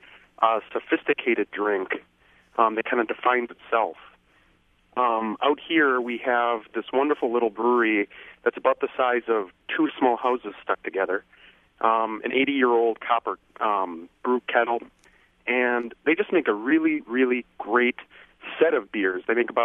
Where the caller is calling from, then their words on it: New Glarus, Wisconsin, United States; Okay, yeah, I'm calling from New Glarus, Wisconsin, home of Spotted Cow, and which is a great local Wisconsin beer, and they only ship it in Wisconsin.